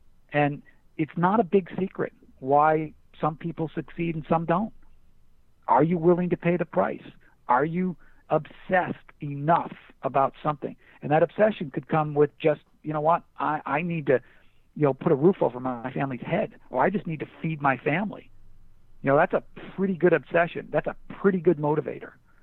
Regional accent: Buffalo, New York, United States; You know, I come from Buffalo, this and that.

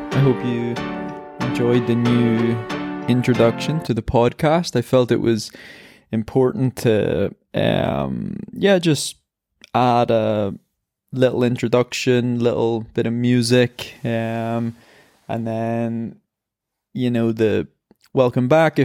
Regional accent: Ireland; I'm an Irish marathon runner.

